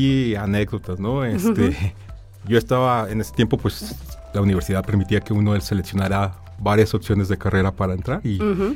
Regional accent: Aguascalientes, Mexico; also born or lived in Irapuato, Mexico; yo soy originario de Irapuato, Guanajuato, aunque bueno, resido en Aguascalientes desde los 8 años. Entonces, básicamente, pues ya toda mi vida aquí en Aguascalientes

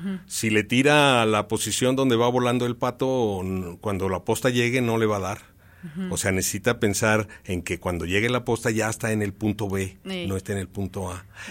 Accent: Aguascalientes, Mexico; born there; Yo nací aquí en Aguascalientes, dentro de una familia de profesores.

